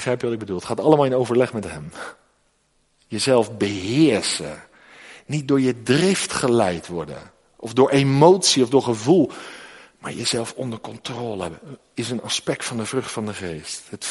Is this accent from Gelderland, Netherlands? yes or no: no; South Holland, Netherlands; ik kom uit het Westland. Tussen Den Haag en Hoek-Holland.